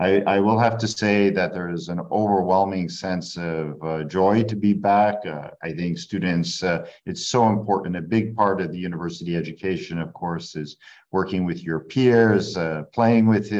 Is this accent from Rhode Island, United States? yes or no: yes; Providence, Rhode Island, United States; born there; the part of the reason I was born in Providence was my mother, for example, came from Ireland to study as an undergraduate